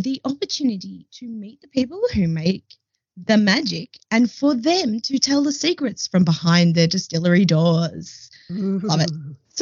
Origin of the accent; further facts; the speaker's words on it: New Zealand; accent: New Zealand; Yes, which is in New Zealand for those who didn't get my accent just then.